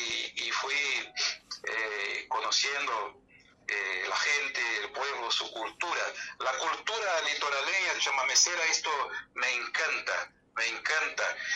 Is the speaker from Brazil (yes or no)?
yes; Brazil; Spanish is a second language; Somos nosotros brasileños, Brasil, el primer parcero comercial de la Argentina